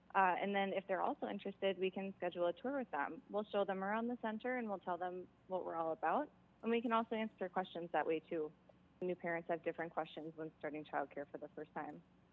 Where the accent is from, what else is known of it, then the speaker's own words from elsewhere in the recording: Minnesota, United States; Yeah, we're actually all from Minnesota.